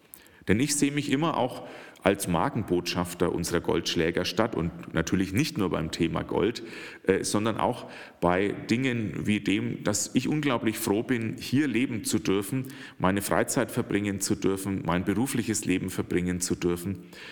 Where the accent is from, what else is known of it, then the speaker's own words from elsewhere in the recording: Schwabach, Bavaria, Germany; Ich bin schon in Schwabach aufgewachsen und wohne unglaublich gern hier.